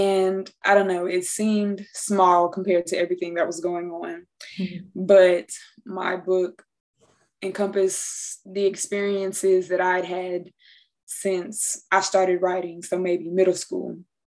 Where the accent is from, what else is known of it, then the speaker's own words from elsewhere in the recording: Durham, North Carolina, United States; So I'm from Durham, North Carolina, the East.